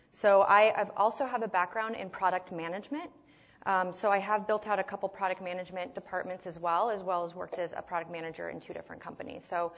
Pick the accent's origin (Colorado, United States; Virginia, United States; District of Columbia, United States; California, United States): Colorado, United States; I was born and raised in Colorado, where I still live today.